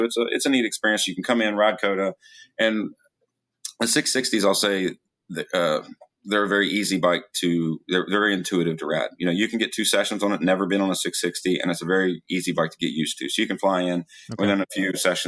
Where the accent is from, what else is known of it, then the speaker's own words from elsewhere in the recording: East Coast, United States; I've ridden with almost every one of them because I'm from the East Coast.